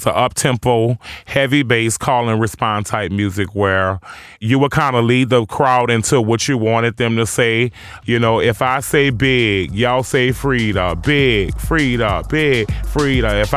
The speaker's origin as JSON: {"language": "English", "town": "New Orleans", "region": "Louisiana", "country": "United States", "tie": "born or raised there", "said": "I grew up uptown New Orleans on Josephine Street, which was a very different neighborhood."}